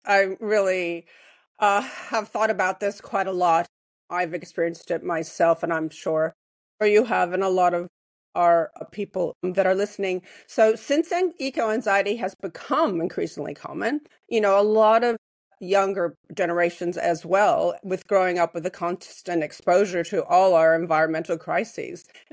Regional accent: California, United States; born there; I was born in California, have friends in France

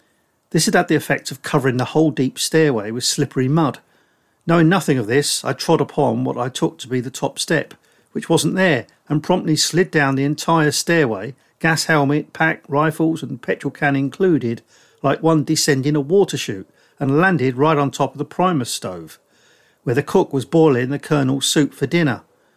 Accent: Northampton, East Midlands, United Kingdom; who came from his and my hometown of Northampton.

